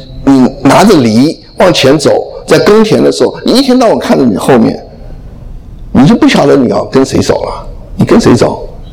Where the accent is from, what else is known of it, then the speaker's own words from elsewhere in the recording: China; 以孝为先的，对不对？我们中国人都是这样子讲的，孝敬父母。